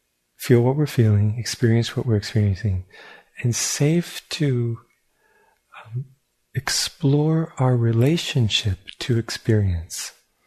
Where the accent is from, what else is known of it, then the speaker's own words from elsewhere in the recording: New York, United States; also born or lived in Japan; because I'm from New York and I think like a criminal.